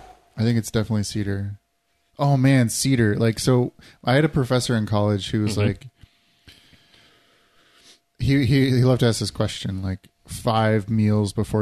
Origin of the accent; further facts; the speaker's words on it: Iowa, United States; I'm not from California, I'm from Iowa, and people would rave about Joshua Tree.